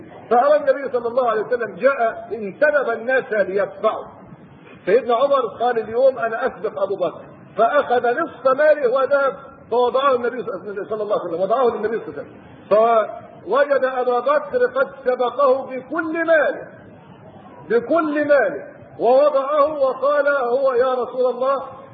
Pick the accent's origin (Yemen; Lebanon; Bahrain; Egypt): Egypt; فرت قبائل ليبيا تقريبا إلى مصر وجاءوا عندنا في الريف، فكنا نطعمهم